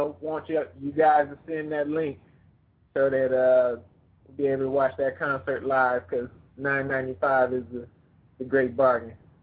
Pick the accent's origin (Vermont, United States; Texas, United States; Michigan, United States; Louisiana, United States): Louisiana, United States; New Orleans; you know I'm going there because I got dual heritage here. I'm from New Orleans.